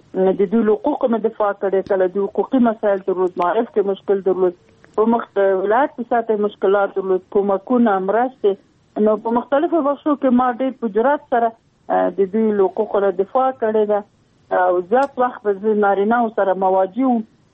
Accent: Logar, Afghanistan; ما درته چې د لوګر ولایت یم، د محمد اغي ولسوالۍ او د سرخاو د کلی.

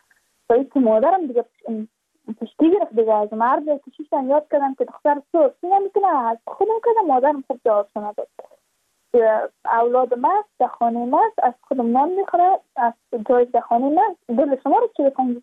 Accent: Badakhshan, Afghanistan; چون ما از بدخشان هستیم،

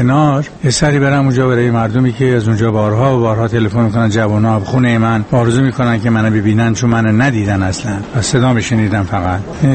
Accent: Iran; با اینکه ارمنی هستیم ولی ایرانی هستیم، اول ما ایرانی هستیم بعد ارمنی زبانی.

